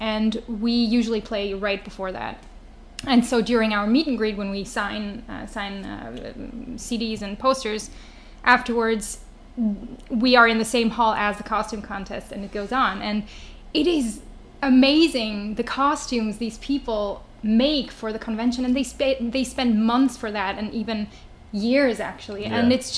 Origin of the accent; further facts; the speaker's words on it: Switzerland; So I am Swiss.